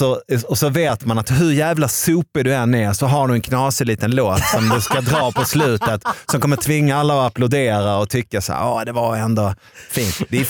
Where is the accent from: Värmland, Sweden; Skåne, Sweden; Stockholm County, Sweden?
Värmland, Sweden; Arvika; Jag är från Arvika.